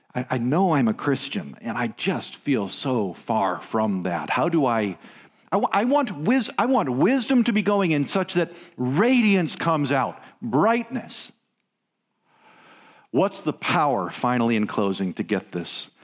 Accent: Pasadena, California, United States; born there; around the time I was born in Pasadena, California.

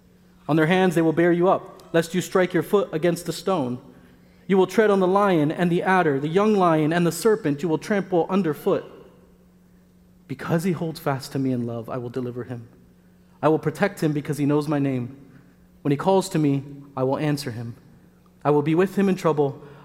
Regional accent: Miami, Florida, United States; I grew up in Miami, Florida, where hurricane safety plans would give us weeks to prepare.

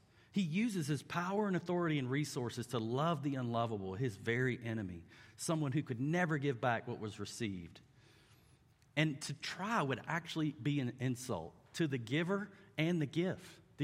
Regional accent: Georgia, United States; this is how I say it because I'm from South Georgia.

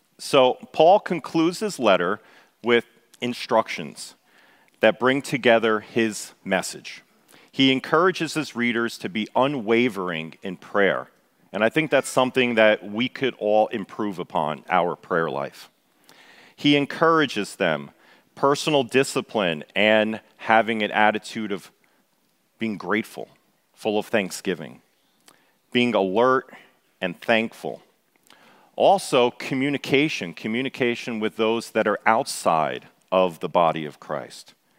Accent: Florence, Kentucky, United States; I'm from Florence, Kentucky, with my wife and 8 children.

